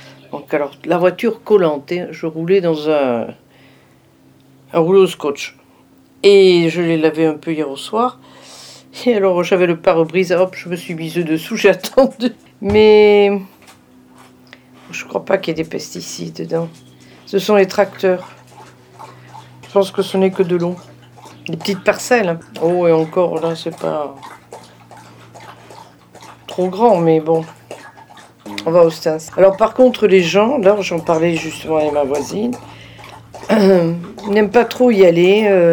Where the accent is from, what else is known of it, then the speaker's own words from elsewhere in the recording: Bordeaux, Nouvelle-Aquitaine, France; on est bordelais, nous sommes bordelais